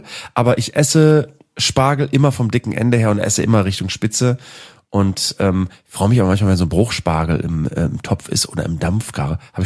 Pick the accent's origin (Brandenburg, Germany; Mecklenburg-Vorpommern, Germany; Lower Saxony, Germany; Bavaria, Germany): Lower Saxony, Germany; Schwanewede; wir hatten früher bei uns in Schwanewede, gab's ja eine riesen Kaserne in der Nähe von Bremen-Nord.